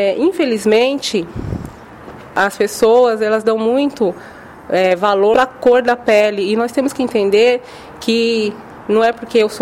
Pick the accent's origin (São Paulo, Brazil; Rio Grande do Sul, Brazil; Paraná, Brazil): São Paulo, Brazil; sou natural de São Paulo, capital. Sou graduanda do curso de pedagogia da Faculdade Sumaré.